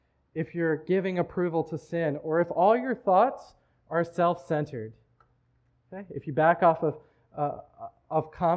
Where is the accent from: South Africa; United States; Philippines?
South Africa; So I tell people I'm from South Africa, that's where I was raised as a child